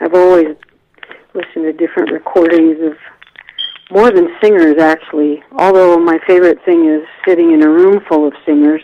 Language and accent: English; North Carolina, United States; also born or lived in New York; I'm from North Carolina and New York, and I'm Tuscarora from the Southern Band down in North Carolina, and I'm happy to be here.